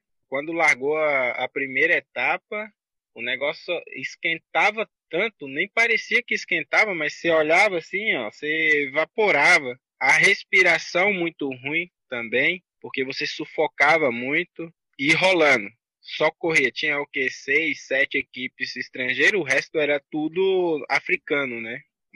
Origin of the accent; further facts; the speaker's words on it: Itagimirim, Bahia, Brazil; now in Eunápolis, Brazil; Sou natural de Itagimirim, uma cidade próxima da cidade que eu resido hoje, né? Que é Eunápolis. Fica a 30 quilômetros. Cidadezinha com pouco mais de 15 mil habitantes.